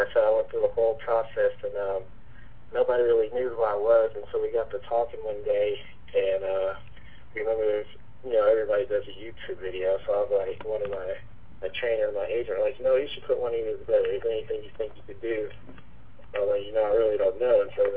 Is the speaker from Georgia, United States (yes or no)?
no; Nashville, Tennessee, United States; born there; I was born in Nashville, so the Titans are close to my heart